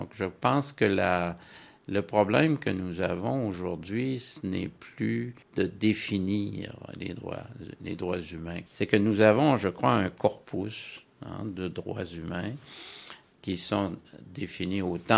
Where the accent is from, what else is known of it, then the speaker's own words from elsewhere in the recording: Canada; Je vois chez nous, au Canada